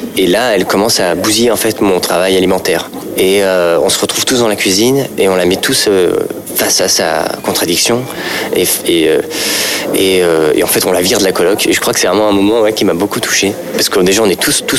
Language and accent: French; Paris, Île-de-France, France; Je suis parisien, je suis plutôt bobo, j'ai des parents plutôt lettrés.